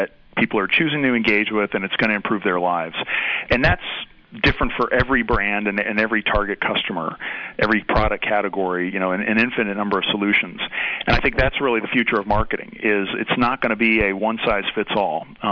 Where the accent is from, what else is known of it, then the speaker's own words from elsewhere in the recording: Atlanta, Georgia, United States; now in Cincinnati, United States; I grew up in Atlanta, where we saw incredible fast growth that actually wrecked the quality of life in many ways.